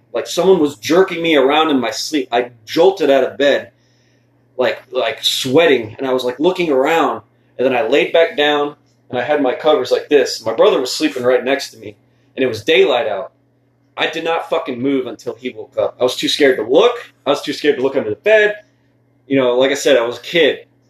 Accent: Lake Worth, Florida, United States; I was born in Lake Worth, Palm Beach, Florida, and I grew up in Lake Worth, Florida, and I moved to Scott City for half a semester of my fourth grade, and I came back.

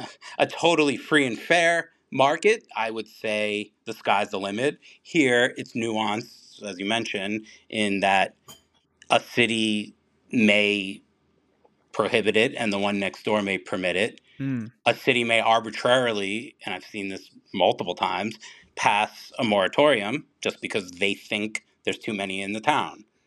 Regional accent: New York, United States; And I'm from New York, and I'm ashamed of it.

